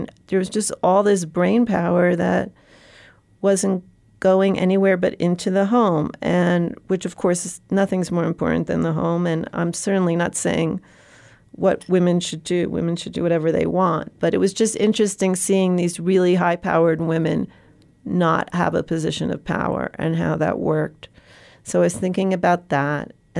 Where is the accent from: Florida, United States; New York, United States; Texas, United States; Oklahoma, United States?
New York, United States; New York City; I lived through 9/11, and for all the horror of 9/11, as a New Yorker, and I guess even as an American, I was so incredibly moved by the way we came together in New York after the attacks.